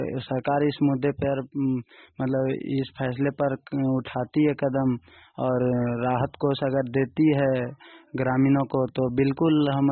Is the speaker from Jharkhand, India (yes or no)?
yes; Vishnugarh, Jharkhand, India; मैं विष्णुगढ़ प्रखंड से हूं